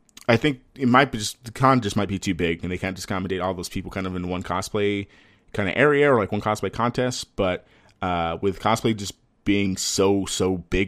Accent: Texas, United States; It's too cold in Boston. Move it to the summer. I'm from Texas. It's too cold.

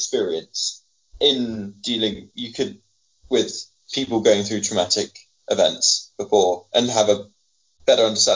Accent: United Kingdom; being British, you kind of have to be like put into a room with someone enough times

